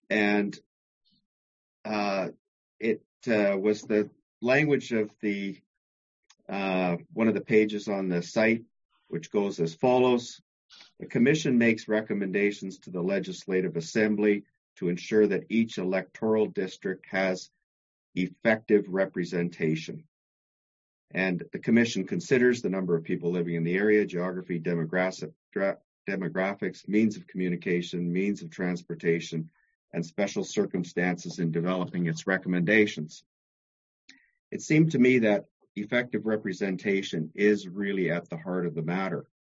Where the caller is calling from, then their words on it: Vernon, British Columbia, Canada; I am reporting from Vernon Monashy, and my concerns relate to that constituency.